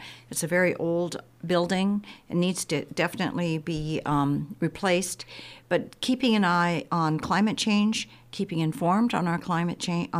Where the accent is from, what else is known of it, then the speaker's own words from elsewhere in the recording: Kodiak, Alaska, United States; born there; being that I was born in Kodiak, and the Coast Guard is so important.